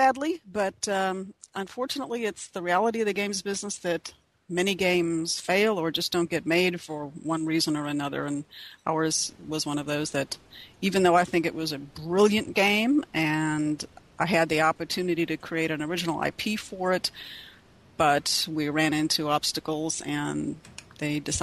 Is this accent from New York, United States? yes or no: no; Danville, Illinois, United States; I grew up in Danville, Illinois.